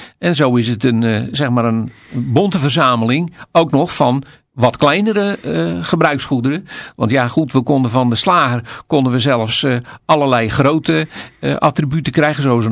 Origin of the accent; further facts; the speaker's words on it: Capelle aan den IJssel, South Holland, Netherlands; Kijk, ik ben hier geboren en getogen in Capelle.